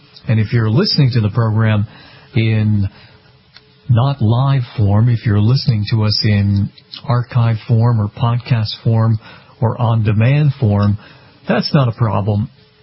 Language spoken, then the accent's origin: English; Massachusetts, United States; They're from my home state of Massachusetts, Clinton, Massachusetts